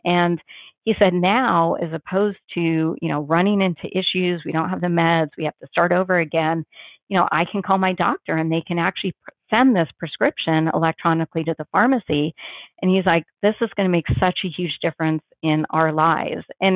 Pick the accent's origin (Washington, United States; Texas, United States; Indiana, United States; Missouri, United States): Washington, United States; now in Arizona, United States; I wasn't planning on coming down to Arizona, growing up in Washington.